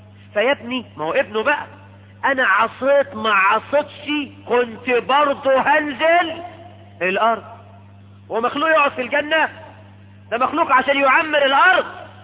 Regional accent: Egypt; واحنا كمصريين

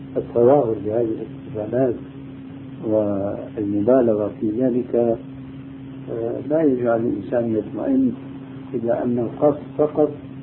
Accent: Syria; وهذا كان عندنا في سوريا شيء كبير منه

